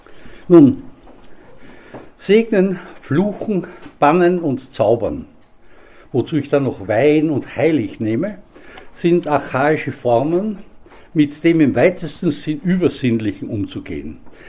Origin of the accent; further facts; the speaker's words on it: Vienna, Austria; Ich bin ja als Wiener natürlich und auch sonst, wie Sie sich das Fach vorstellen können, ja, mit der Stephanskirche, mit St. Stephan verbunden.